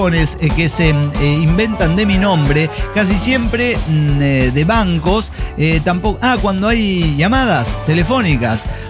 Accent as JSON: {"language": "Spanish", "town": "Ciudad Cuauhtémoc", "region": "Chihuahua", "country": "Mexico", "tie": "born there", "said": "Nací en Ciudad Cuauhtémoc."}